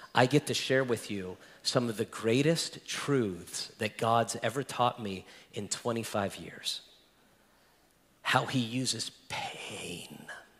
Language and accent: English; Las Vegas, Nevada, United States; I'm from Las Vegas. I don't know. All I know is dust and caliche rock, right?